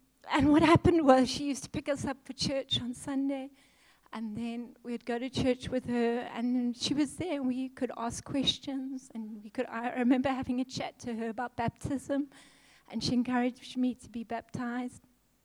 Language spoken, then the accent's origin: English; Zimbabwe; moved away as an adult; now in South Africa; So I was 18 and a half. I'd come to South Africa. I'm from Zimbabwe, and I came to study at P Technicon